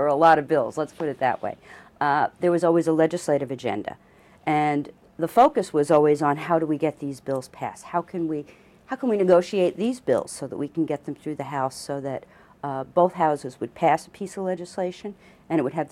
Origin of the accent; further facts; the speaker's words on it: Long Island, New York, United States; when you're back on Long Island, which is, of course, Danny's hometown and my hometown